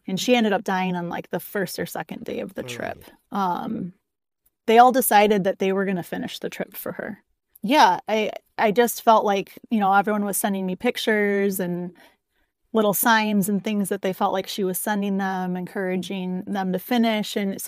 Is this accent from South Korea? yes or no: no; Chicago, Illinois, United States; also born or lived in Hawaii; So I am from the Chicagoland area, and I've pretty much lived here my entire life.